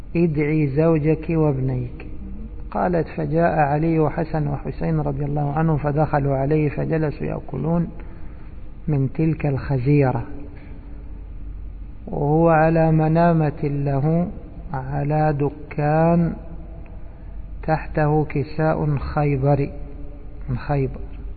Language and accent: Arabic; Egypt; أما احنا عندنا في مصر البرام هذا مفرد